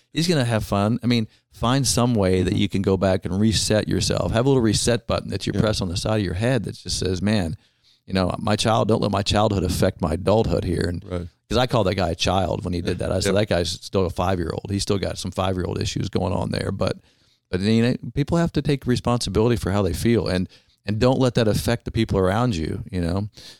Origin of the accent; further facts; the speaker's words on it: Oklahoma, United States; it's amazing because he found out we're from Oklahoma.